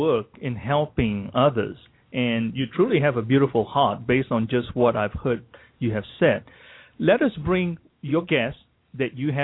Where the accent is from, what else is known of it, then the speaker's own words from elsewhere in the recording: Malaysia; moved away as an adult; now in United States; I'm originally from Malaysia, even though my path is totally different. I was adopted at birth in Malaysia and having the opportunity to come here to the United States to go to college and so forth.